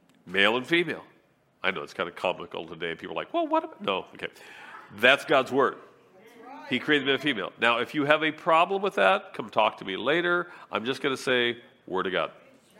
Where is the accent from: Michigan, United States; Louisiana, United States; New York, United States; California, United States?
California, United States; Lemon Grove; I was raised in Lemon Grove, and Lemon Grove, that's where all the poor people used to live back in the 50s and 60s because it was the lowest rent.